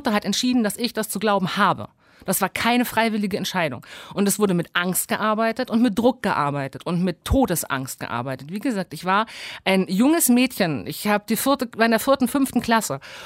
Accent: Bavaria, Germany; Ich bin im stockkonservativen Bayern, in Franken aufgewachsen. Weil meine Eltern haben Berlin verlassen, als es darum ging, eine Familie zu gründen.

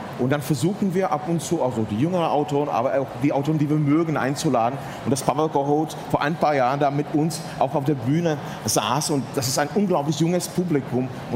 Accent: Liberec Region, Czechia; German is a second language; ich komme aus der Nähe von Liberec, Reichenberg, und habe ja Geschichte studiert.

